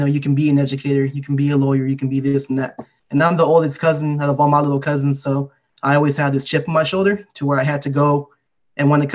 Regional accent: Gridley, California, United States; Like, I can't think of many examples of Mexican-American or, I guess, non-white teachers that I had growing up in Gridley.

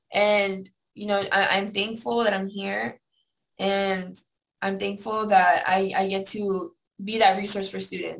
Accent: El Centro, California, United States; I'm from El Centro, California. It's in the Imperial Valley. And we're across the border from Mexicali.

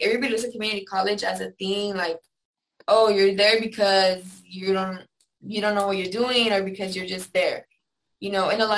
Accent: El Centro, California, United States; I'm from El Centro, California. It's in the Imperial Valley. And we're across the border from Mexicali.

